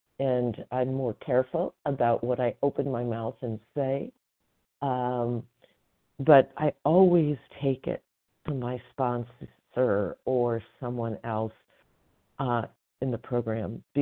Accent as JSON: {"language": "English", "region": "California", "country": "United States", "said": "from Northern California."}